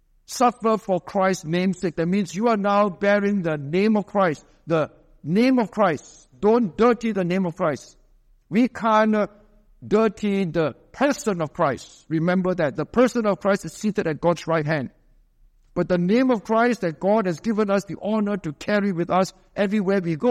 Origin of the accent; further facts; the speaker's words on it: Seremban, Negeri Sembilan, Malaysia; also born or lived in Singapore; I was born in Singapore, brought up in Seremban. And then I ended up here.